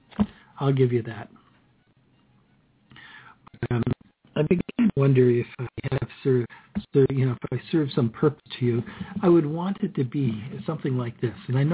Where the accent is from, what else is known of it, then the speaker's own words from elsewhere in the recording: Canada; Don't be bothered complaining here. We're Canadian.